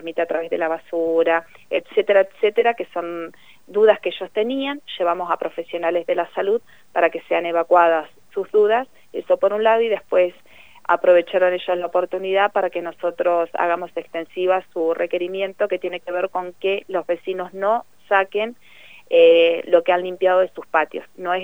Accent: Neuquén, Argentina; como argentinos y como neuquinos

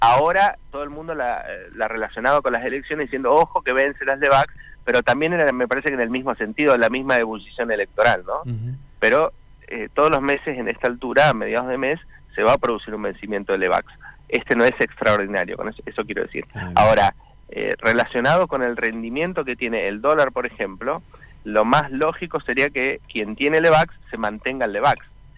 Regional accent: Argentina; así somos los argentinos

